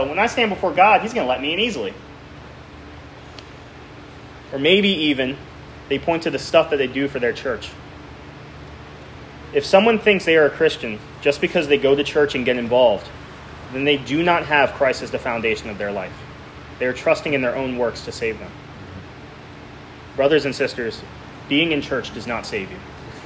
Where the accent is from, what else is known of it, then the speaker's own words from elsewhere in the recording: New Jersey, United States; I'm from Jersey, so this resonates with me a lot. You're New Jersey, literally anywhere you are, you're always within like an hour of the beach.